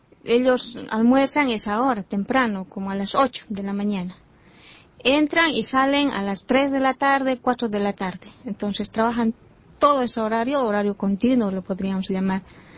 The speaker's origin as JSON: {"language": "Spanish", "region": "Potosí", "country": "Bolivia", "said": "somos del sur de Potosí, uh-huh. De la provincia Subchichas, de la segunda sección, que es Atocha. Entonces, ajá, ahí vivimos."}